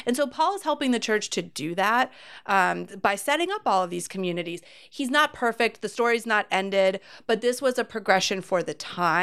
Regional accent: Pittsburgh, Pennsylvania, United States; I still call myself a Pittsburgher.

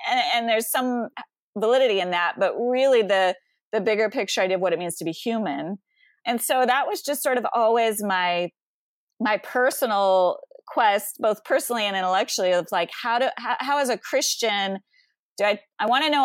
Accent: Rocky Mountains, United States; now in Boston, United States; I live in Boston now, but you know, I was from the Rocky Mountains

